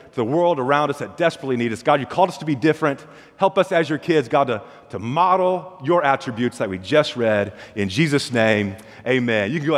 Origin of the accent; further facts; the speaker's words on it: San Jose, California, United States; One, I'm from San Jose, California